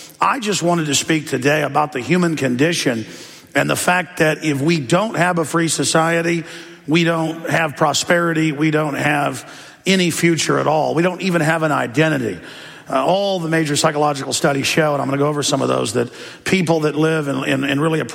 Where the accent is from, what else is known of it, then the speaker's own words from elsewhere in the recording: Dallas, Texas, United States; It's good to be here back in my hometown, Dallas.